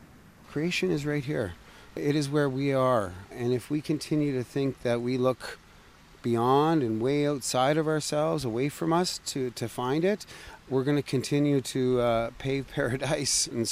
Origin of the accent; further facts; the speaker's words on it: Toronto, Ontario, Canada; And so I was born and raised here in Toronto. And so my ancestors are Ojibwe, Blackfoot Cree, Scottish, Irish, Russian, British, and French.